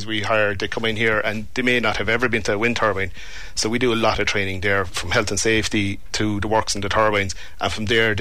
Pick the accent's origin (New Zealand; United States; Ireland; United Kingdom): Ireland; Ballyseedy, County Kerry; Like, I'm from Ballyseedy, only out the road.